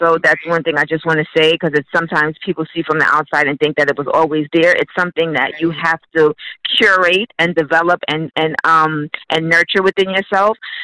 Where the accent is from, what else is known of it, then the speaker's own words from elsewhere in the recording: Brooklyn, New York, United States; because I'm from Brooklyn, Brownsville, Brooklyn, you know, never ran, never will.